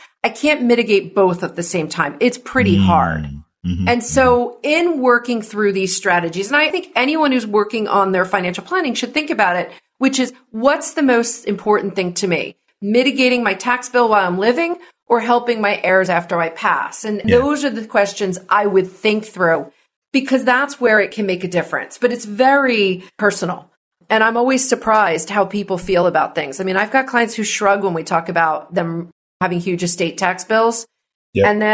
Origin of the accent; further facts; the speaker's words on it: New Jersey, United States; now in California, United States; This is a total tangent, but I'm from New Jersey and I live in mm-hmm. California.